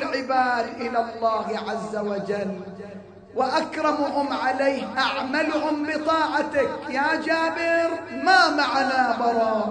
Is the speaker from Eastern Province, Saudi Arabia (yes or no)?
yes; Qatif, Eastern Province, Saudi Arabia; حتى عندنا في القطيف أكو خيمات تنصب